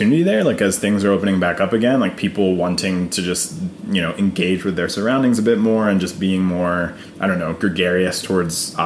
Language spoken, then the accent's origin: English; United States; now in United Kingdom; and especially here, like being an American and in the UK, like places are hundreds of years old, 900 years old.